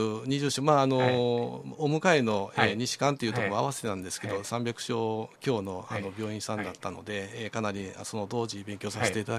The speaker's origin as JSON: {"language": "Japanese", "region": "Kyoto", "country": "Japan", "tie": "born or raised there", "said": "地元の京都で、うん、お仕事をできればなと思っております。"}